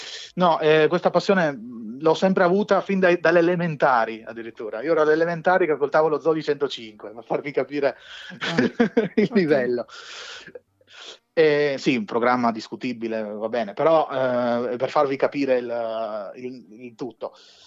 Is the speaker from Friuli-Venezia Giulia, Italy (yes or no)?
yes; Gorizia, Friuli-Venezia Giulia, Italy; Sono di Gorizia, sì.